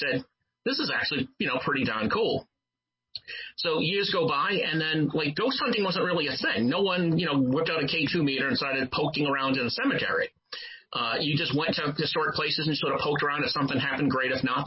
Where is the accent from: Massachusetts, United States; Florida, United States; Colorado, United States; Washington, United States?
Massachusetts, United States; Boston; No, because, I mean, I grew up in Boston. You can probably figure it out from the accent. And I lived one town over from Salem, Massachusetts.